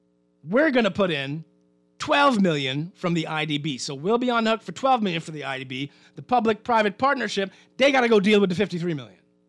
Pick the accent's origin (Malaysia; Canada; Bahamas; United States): Bahamas; Eleuthera; North Eleuthera Airport. I'm from Eleuthera. We need two airport.